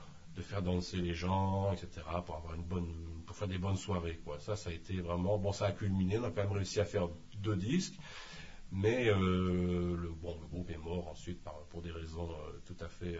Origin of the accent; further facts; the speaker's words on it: Auvergne-Rhône-Alpes, France; also born or lived in Paris / Rennes; nous sommes de l'Isère, hein, de Dauphiné. Et ensuite, on s'est baladé à Paris. Ensuite, moi, j'ai passé une quinzaine d'années en Bretagne, à Rennes. Après, j'ai voyagé donc à l'étranger.